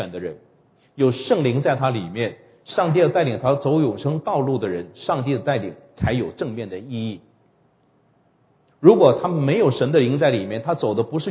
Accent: China; 至少我们中国人说，这惹不起我还躲得起嘛，对吧？

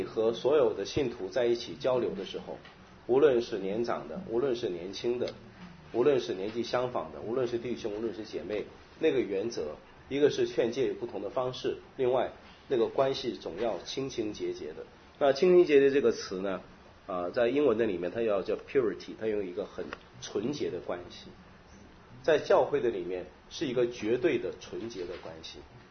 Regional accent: China; 那这个和我们中国人的伦理道德比较相近的

